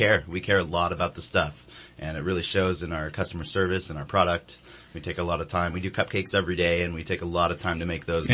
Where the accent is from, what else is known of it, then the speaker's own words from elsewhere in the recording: California, United States; You know, I'm originally from the Bay Area, so always the California local.